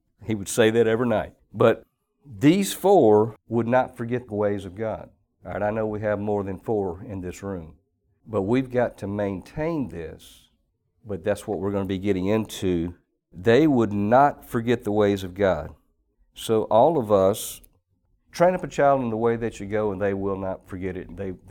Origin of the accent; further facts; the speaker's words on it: Mississippi, United States; I grew up in the Mississippi Delta. That's where I'm born and raised.